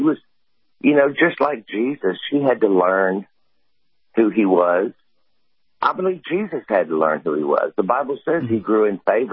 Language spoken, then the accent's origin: English; Texas, United States; But I'm from Texas.